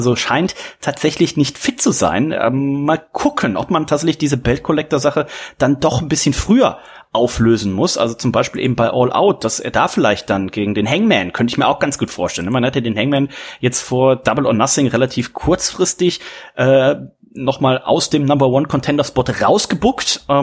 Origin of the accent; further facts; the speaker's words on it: Rhineland, Germany; sagt man bei uns im Rheinland.